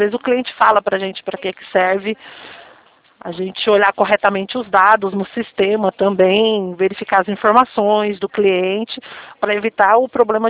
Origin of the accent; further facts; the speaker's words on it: Carapicuíba, São Paulo, Brazil; De Carapicuíba, São Paulo.